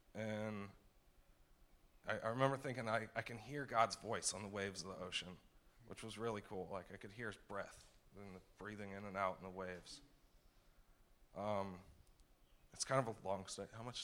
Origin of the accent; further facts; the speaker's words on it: Ohio, United States; Obviously, I'm from Ohio. Had kind of not a dark childhood, but like I had grandparents that went to church.